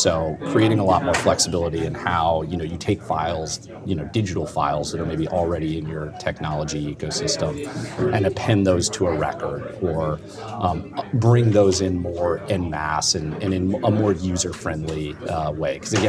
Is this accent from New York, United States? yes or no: no; Kalamazoo, Michigan, United States; I'm from Kalamazoo.